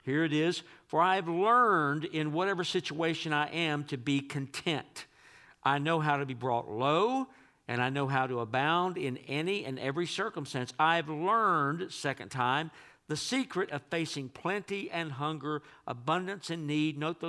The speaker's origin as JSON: {"language": "English", "region": "Texas", "country": "United States", "said": "I'm from East Texas, but I mean, he was from really deep East Texas."}